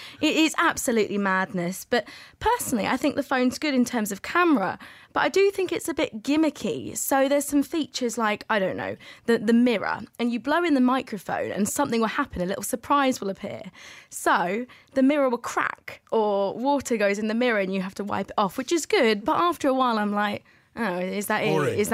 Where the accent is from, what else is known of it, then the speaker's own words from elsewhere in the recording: Cambridge, East of England, United Kingdom; I'm from Cambridge, so it's down in Cambridge whilst I'm studying at university.